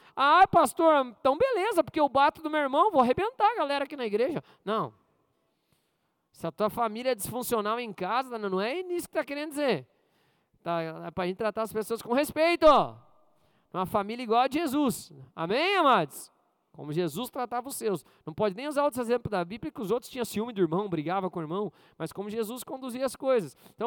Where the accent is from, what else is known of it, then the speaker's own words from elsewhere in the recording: Maringá, Paraná, Brazil; now in Curitiba, Brazil; Que aqui na fazenda, Curitiba, eu sou de Maringá, irmãos.